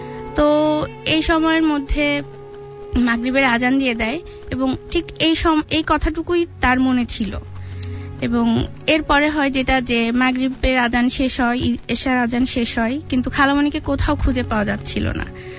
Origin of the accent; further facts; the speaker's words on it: Azimpur, Dhaka Division, Bangladesh; এসেছি আজিমপুর থেকে।